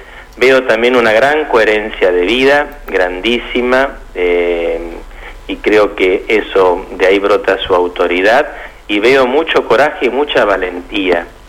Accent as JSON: {"language": "Spanish", "town": "Rosario", "region": "Santa Fe", "country": "Argentina", "said": "hace 11 años que no estoy, así bien. Que tendré que meterme de a poquito, ¿no? Pero sí, bueno, sí, soy santafesino, rosarino, así que para mí es una alegría grande volver a la provincia."}